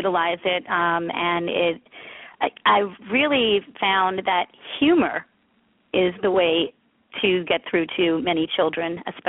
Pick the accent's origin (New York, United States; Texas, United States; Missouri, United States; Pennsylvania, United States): New York, United States; Merrick; I grew up in Merrick, Long Island, which is a suburb of New York City, with my parents and an older sister and a poodle named Muffin Taffy Fluffy.